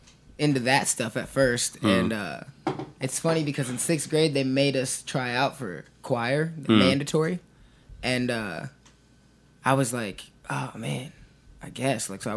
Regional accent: Akron, Ohio, United States; born there; Yeah, my brother was just born there, and then I came. I was born in Akron, Ohio.

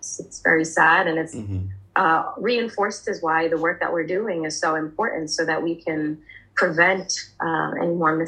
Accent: New Jersey, United States; And I was born and raised in New Jersey, so American by nationality, but my parents are from Bangladesh

